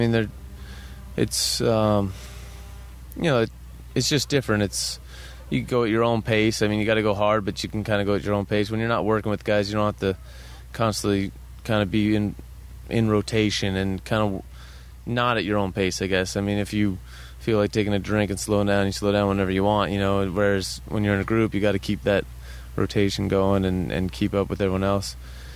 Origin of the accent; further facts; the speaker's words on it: California, United States; And I'm from the Bay Area, so it was just good all around for me and our team.